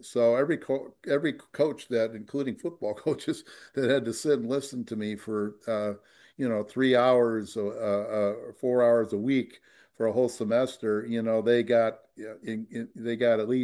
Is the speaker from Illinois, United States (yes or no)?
no; Green Bay, Wisconsin, United States; And when I grew up in Green Bay, everybody was Jerry Kramer and Ron Kramer is Kramer.